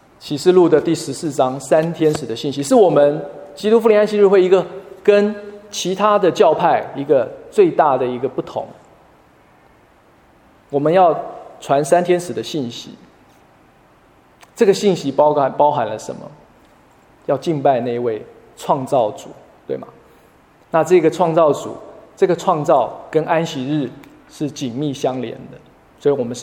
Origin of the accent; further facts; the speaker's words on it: Taiwan; 那在我来自的台湾，这个数字是更低的